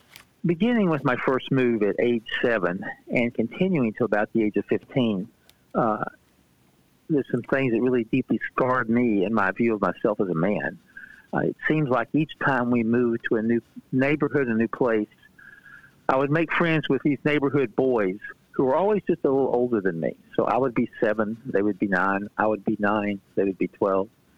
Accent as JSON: {"language": "English", "region": "Tennessee", "country": "United States", "tie": "born or raised there", "said": "as I said, I was born and raised in the South in Tennessee"}